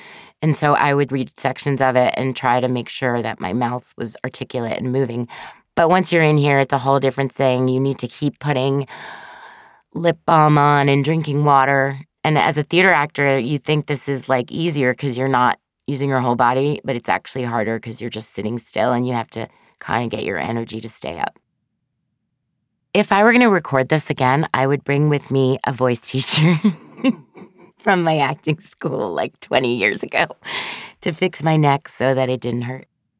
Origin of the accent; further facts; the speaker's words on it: New York City, New York, United States; also born or lived in Boston, United States; American Christian woman, but I grew up as a Jew in New York City. I began my life, however, as a WASP. I was born in Boston to an Ivy League literature professor and his wife